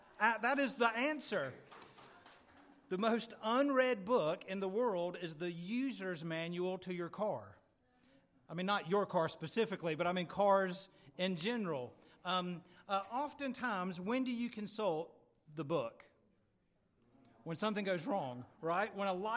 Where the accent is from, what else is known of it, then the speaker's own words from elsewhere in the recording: United Kingdom; this is going to feel a bit awkward because we're British